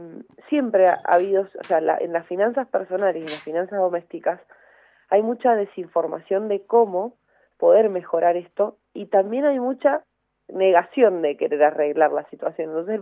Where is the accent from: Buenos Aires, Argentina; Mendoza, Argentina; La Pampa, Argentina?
Mendoza, Argentina; vivo en Argentina, soy de Mendoza